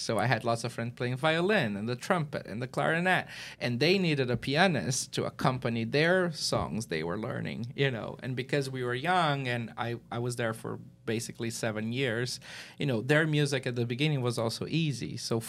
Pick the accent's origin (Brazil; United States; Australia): Brazil; moved away as an adult; I mean, I'm from Brazil. I grew up in Brazil, and I left the country after undergrad.